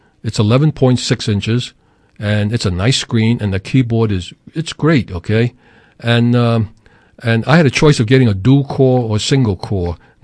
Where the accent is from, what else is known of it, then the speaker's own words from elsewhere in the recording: New York City, New York, United States; Actually, most people don't realize I was born and raised in New York City.